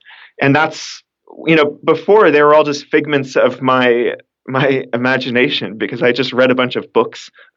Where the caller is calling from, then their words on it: New Zealand; So I'm recording from New Zealand right now, and I'm close to the adventure capital of New Zealand, which is Queenstown.